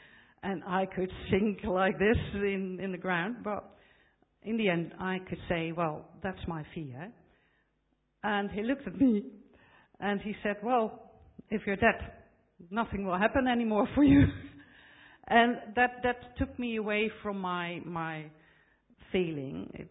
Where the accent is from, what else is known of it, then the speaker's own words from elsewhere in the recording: Netherlands; now in United Kingdom; I'm from the Netherlands originally